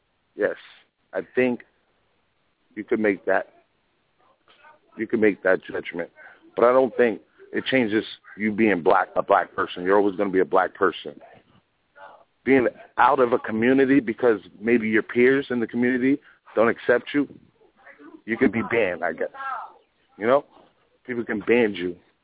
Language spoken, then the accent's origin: English; Brooklyn, New York, United States; I'm calling from Manhattan right now. I'm in Chinatown, but I'm from Brooklyn.